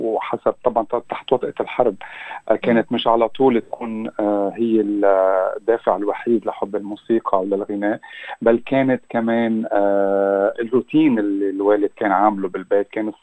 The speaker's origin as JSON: {"language": "Arabic", "region": "South Governorate", "country": "Lebanon", "tie": "born or raised there", "said": "أنا ولدت ونشأت في لبنان وبجنوب لبنان بالذات،"}